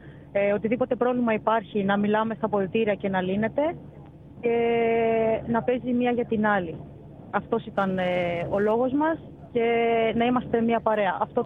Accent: Larissa, Thessaly, Greece; η οποία ήταν η ομάδα πιο κοντά στην πόλη μου, την οποία κατάγομαι από τη Λάρισα.

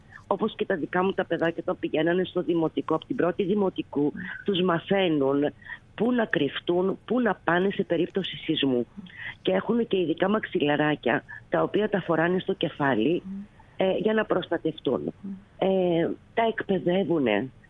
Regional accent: Greece; moved away; Εγώ στην αρχή ως Ελληνίδα έβγαινα στο δρόμο, φώναζα, έκανα.

